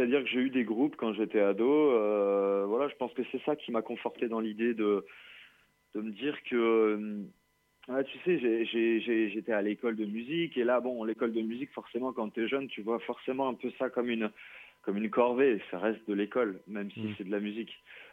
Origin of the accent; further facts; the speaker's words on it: Île-de-France, France; now in Aix-en-Provence, France; Alors, en fait, j'ai grandi en région parisienne et aujourd'hui, j'habite à Aix-en-Provence.